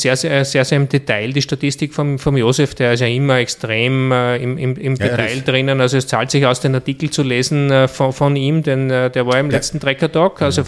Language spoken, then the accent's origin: German; Austria; bei uns in Österreich